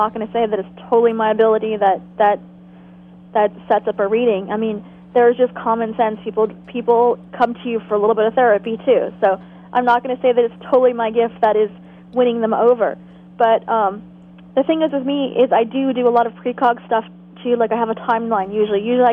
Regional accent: United States; It's really tarot, but I say tarot. I'm American.

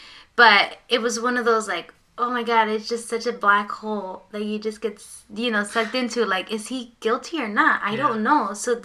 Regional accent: Philadelphia, Pennsylvania, United States; he lives in Philly, so he lives in my hometown

